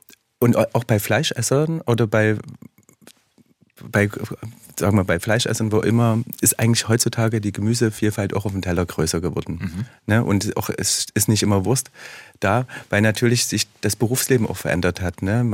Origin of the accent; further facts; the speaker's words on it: East Germany, Germany; Weil ich komme aus dem Osten und meine Eltern sind mit mir nie zum Imbiss gegangen, weil wir hatten eigentlich zu wenig Geld